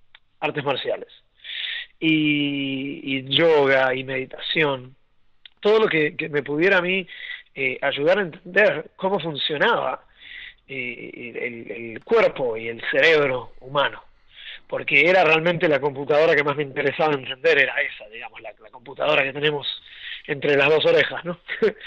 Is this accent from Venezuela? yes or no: yes; Puerto Ordaz, Bolívar, Venezuela; nací en Venezuela, hice el bachillerato en Puerto Ordaz.